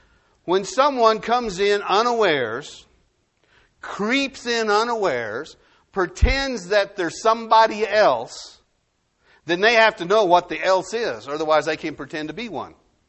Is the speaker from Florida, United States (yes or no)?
no; Del Rio, Texas, United States; I told them I was from Del Rio.